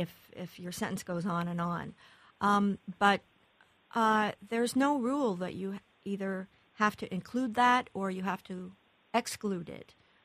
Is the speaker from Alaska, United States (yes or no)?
no; Iowa, United States; Yes, I can tell you that I grew up in Iowa, and I heard that once in a while.